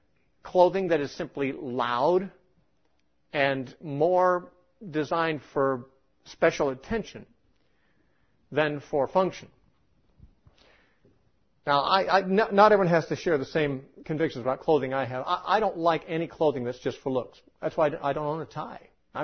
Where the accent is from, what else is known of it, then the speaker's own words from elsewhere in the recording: California, United States; Maybe I'm just a Californian, and you're an Idahoan.